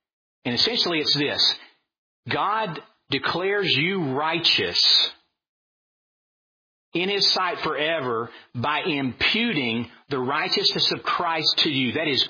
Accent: Georgia, United States; born there; I'm 24 years old. I was born in Georgia.

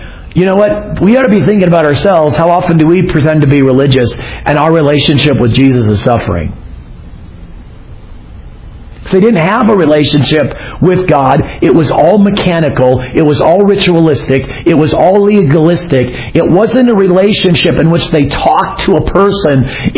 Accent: Arizona, United States; I grew up in Arizona, and there is a religious denomination that has a temple in Mesa.

